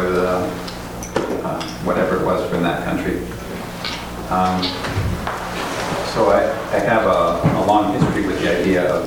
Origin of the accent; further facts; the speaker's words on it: Minneapolis, Minnesota, United States; from Minneapolis, and I grew up with many, many, many traditions.